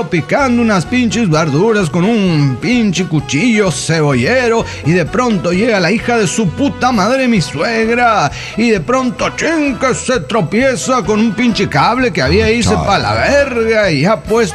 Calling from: Tarija, Bolivia; de Tarija, Bolivia.

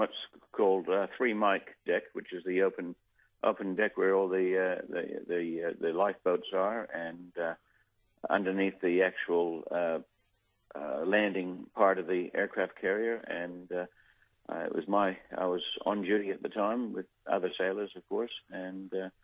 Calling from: Perth, Western Australia, Australia; Yes, I'm ringing from Perth.

